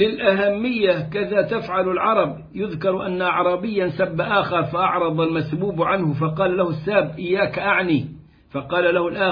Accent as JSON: {"language": "Arabic", "country": "Egypt", "said": "اتعلموا الناس عندنا في مصر من الأفلام أنا بحبك أنا بعبدك"}